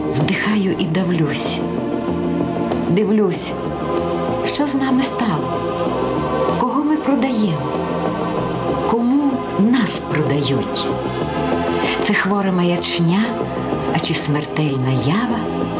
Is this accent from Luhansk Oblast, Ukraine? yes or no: no; Rohatyn, Ivano-Frankivsk Oblast, Ukraine; also born or lived in Bilshivtsi; Я родом з Рогатина. Тобто я народилась в Більшівцях, але Рогатин я дуже люблю.